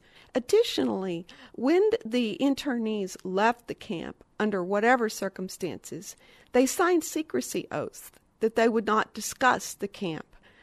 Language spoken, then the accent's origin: English; Texas, United States; I was so naive. I was from East Texas, and you know, the gates of the world were opening to me as a young journalist.